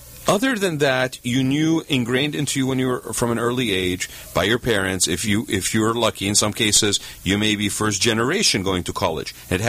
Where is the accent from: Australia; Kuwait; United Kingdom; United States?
Kuwait; also born or lived in Abu Dhabi, United Arab Emirates / Baghdad, Iraq; I was born in Baghdad. I grew up in Kuwait and Abu Dhabi. I was never a citizen in any of those countries